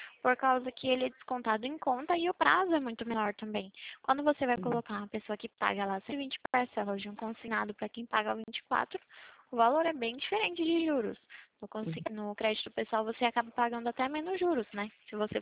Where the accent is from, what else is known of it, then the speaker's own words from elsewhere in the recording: Atibaia, São Paulo, Brazil; Não, eu sou de Atibaia, São Paulo.